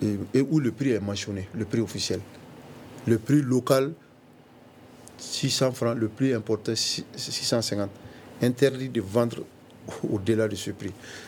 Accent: Mali; Mais ça donne l'effet contraire chez nous au Mali.

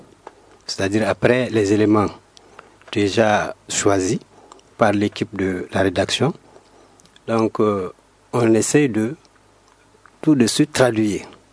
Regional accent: Mali; nous sommes du Mali où le français ne dit absolument rien à la plupart de nos populations.

